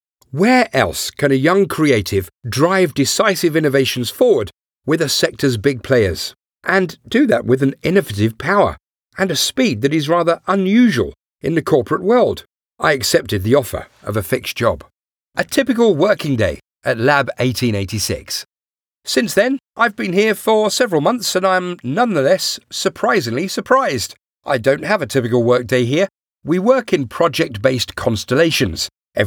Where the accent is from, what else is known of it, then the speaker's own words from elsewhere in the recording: Munich, Bavaria, Germany; English is a second language; Growing up in Munich, I probably soaked up and incorporated entrepreneurship at the kitchen table